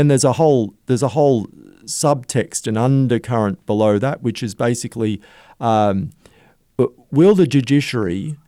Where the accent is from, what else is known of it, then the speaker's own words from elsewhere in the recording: Gold Coast, Queensland, Australia; So, no, I'm a Queenslander, Gold Coast, born and bred, although I've lived away now and then.